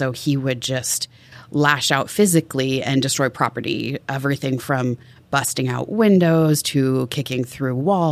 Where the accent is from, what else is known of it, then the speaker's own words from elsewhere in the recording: Tacoma, Washington, United States; I grew up in Tacoma, Washington.